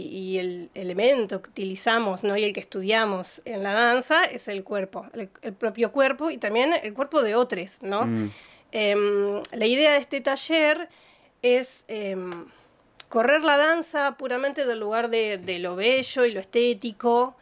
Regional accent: San Clemente del Tuyú, Buenos Aires Province, Argentina; yo soy costera, Martina también, somos del Partido de la Costa.

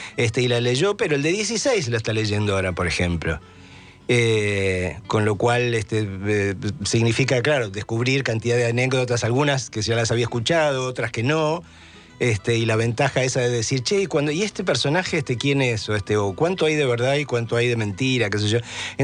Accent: Flores, Buenos Aires, Argentina; No nací en Flores, nací en el sanatorio en Chorena, por esas vueltas de la vida, pero crecí en Flores.

